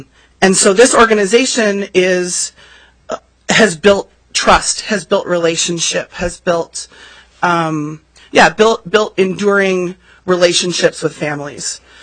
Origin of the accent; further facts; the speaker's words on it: Minneapolis, Minnesota, United States; You know, I grew up in Minneapolis. I was raised by a single mom.